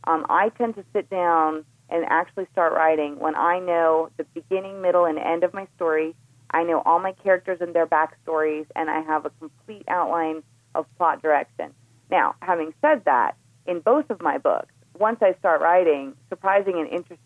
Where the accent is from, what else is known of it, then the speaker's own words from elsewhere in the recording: Washington, District of Columbia, United States; And so I, growing up in Washington, where you have a lot of single career women who are staying single longer